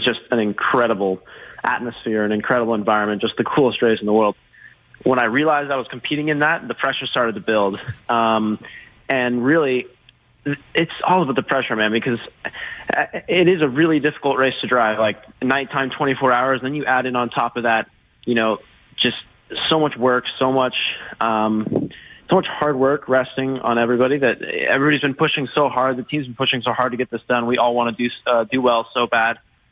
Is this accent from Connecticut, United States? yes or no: no; Colorado, United States; also born or lived in Texas; I am from Texas. I'm from Texas and grown up in Colorado.